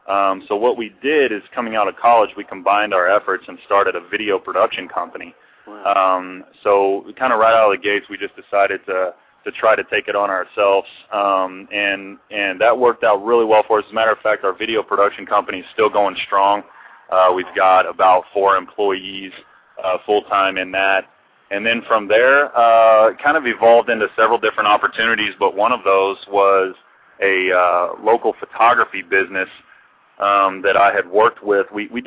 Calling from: Tulsa, Oklahoma, United States; Yeah, actually, it's a beautiful day here in Tulsa, Oklahoma. That's where I'm at.

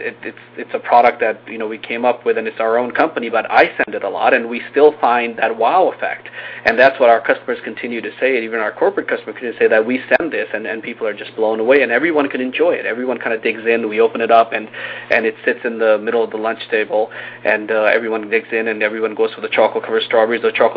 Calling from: Wallingford, Connecticut, United States; I'm at our headquarters in Wallingford, Connecticut.

